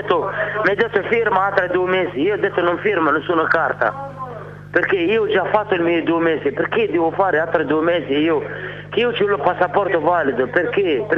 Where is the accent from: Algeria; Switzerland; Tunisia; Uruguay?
Tunisia; Italian is a second language; Io vorrei tornare in Tunisia, diciamo, mia terra.